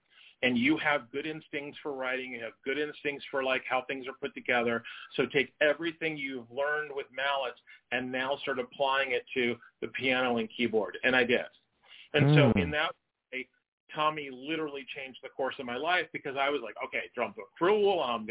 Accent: Washington, District of Columbia, United States; at the time I was growing up in Washington, D.C.

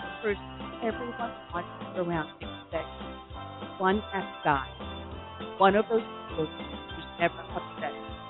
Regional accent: Arizona, United States; I grew up in Arizona.

